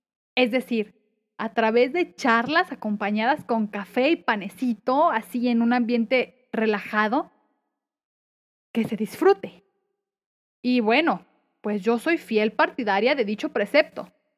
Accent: Guadalajara, Jalisco, Mexico; pues yo soy tapatía y amo con todo mi ser a mi ciudad y a su historia

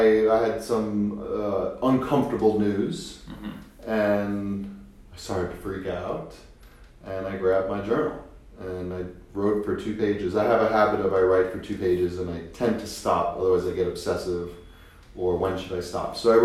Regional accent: New York, United States; I'm from New York, so I wasn't into this woo-foo journaling spirituality stuff

